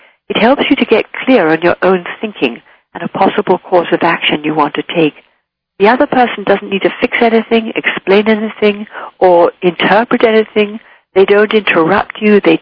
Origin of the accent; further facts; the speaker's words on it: England, United Kingdom; accent: English; recognize my English accent, oh, I hate England and I don't like the English.